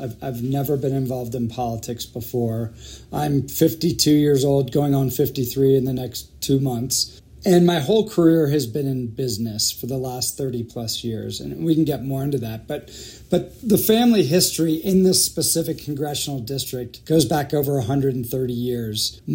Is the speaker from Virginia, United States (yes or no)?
yes; Virginia, United States; So his job was physically in Bethesda, Maryland, which is why I grew up in Virginia.